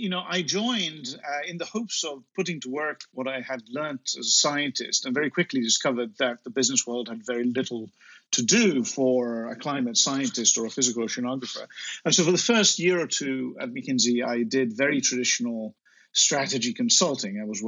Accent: Italy; also born or lived in United States; now in London, United Kingdom; I'm actually half English, half Italian, so I grew up in Italy, but then most of my professional career was between the US and the UK, and my mum's English, which is why I sound this way.

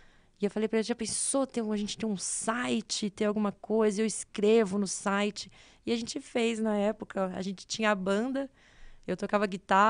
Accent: São Paulo, Brazil; Fiz lá na Metodista em São Bernardo, sou do ABC

